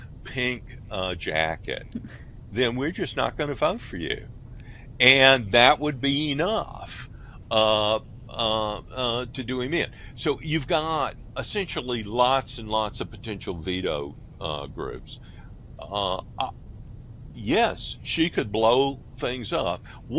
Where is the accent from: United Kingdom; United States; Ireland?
United States; the South; There's a phrase that we used growing up in the South, dumber than a box of rocks.